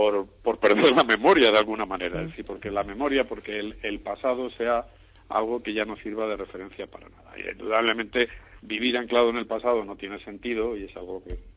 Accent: Madrid, Community of Madrid, Spain; Yo recuerdo de pequeño en Madrid que todavía existía, es decir, en las ferias que había en mi barrio, yo soy del barrio de Tetuán

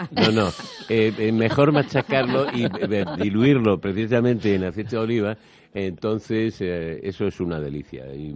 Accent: Spain; como somos españoles, ya tenemos las ventajas de la dieta mediterránea.

